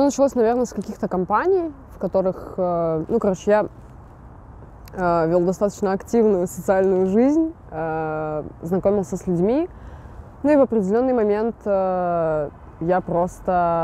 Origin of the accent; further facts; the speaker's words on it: Belarus; я небинарный трансмаскулинный человек, я из Беларуси.